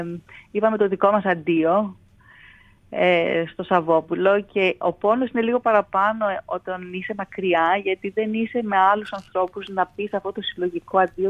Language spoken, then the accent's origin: Greek; Greece; now in United States; Εγώ είμαι εκπαιδευτικός από την Ελλάδα, που έχω μεταναστεύσει εδώ και αρκετά χρόνια πλέον.